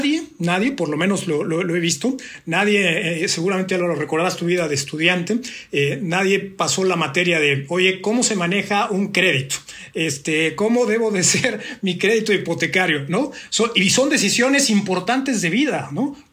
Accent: Mexico; Yo vengo de México

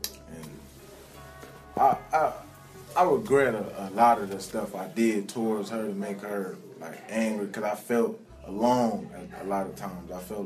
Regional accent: Muskegon, Michigan, United States; I grew up on Southern in 428, a little bit down away from Muskegon High School.

